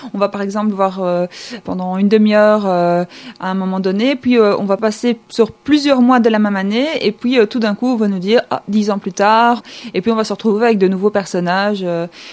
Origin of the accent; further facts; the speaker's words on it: France; c'est une série qui est sortie en 2003 chez nous, en France.